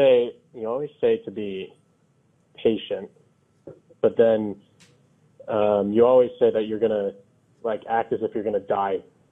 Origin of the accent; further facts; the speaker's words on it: Rochester, New York, United States; I'm from Rochester, New York.